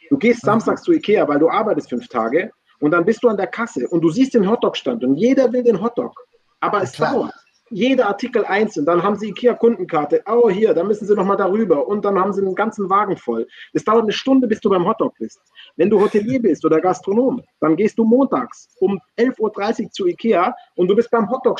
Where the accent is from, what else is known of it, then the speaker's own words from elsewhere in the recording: Reutlingen, Baden-Württemberg, Germany; moved away as an adult; now in Berlin, Germany; Ich bin ja tatsächlich als Schwabe, ich wollte immer weit weg aus der Heimatstadt.